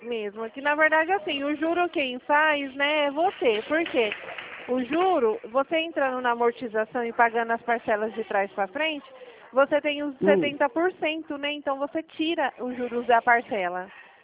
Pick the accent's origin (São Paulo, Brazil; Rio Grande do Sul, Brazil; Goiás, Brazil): São Paulo, Brazil; Dracena; Eu sou da cidade de Dracena.